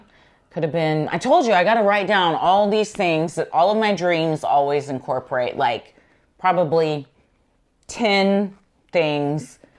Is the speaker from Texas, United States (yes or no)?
yes; Texas, United States; And as a Texan, I can say that.